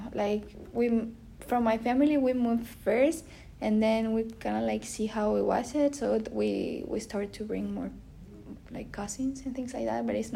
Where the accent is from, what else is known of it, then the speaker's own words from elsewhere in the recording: Venezuela; English is a second language; moved away as an adult; now in United States; I'm from Venezuela.